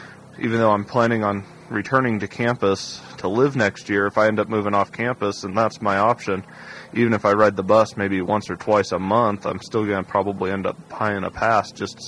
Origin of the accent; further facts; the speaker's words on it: Washington, United States; I come from Grace Harbor County. It's rural, poor Washington, and they have a great transit system